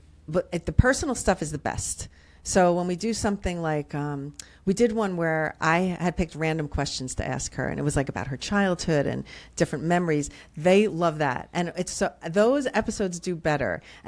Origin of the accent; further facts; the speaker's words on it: New Jersey, United States; accent: Jersey; I am from Jersey originally.